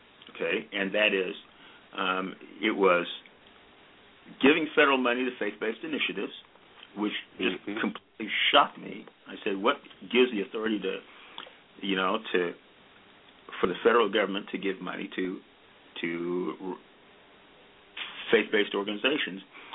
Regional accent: Columbus, Ohio, United States; I grew up in Columbus. We spent our last 8 years in London.

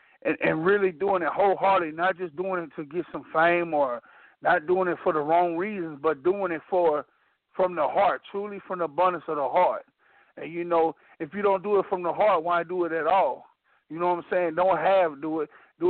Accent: Blytheville, Arkansas, United States; I grew up in Blyville, Arkansas. I grew up in the slums, in the ghetto, you know what I'm saying? I wasn't raised by my parents.

